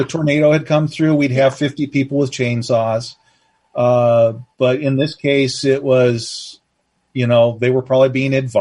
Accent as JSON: {"language": "English", "region": "Iowa", "country": "United States", "tie": "born or raised there", "said": "because I grew up in Iowa, and I was raised to believe that in Iowa, we're good neighbors and we take care of each other."}